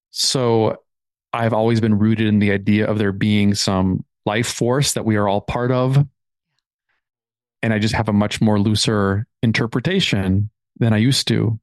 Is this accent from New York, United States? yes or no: no; Minnesota, United States; Midwest, United States, right? You're from Chicago. Yep. I'm from Minnesota.